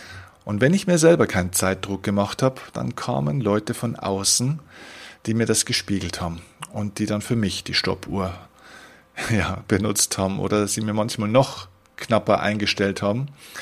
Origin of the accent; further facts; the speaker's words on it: Bavaria, Germany; die sogenannte Stadezeit, wie man bei uns in Bayern sagt, ja, also die stille Zeit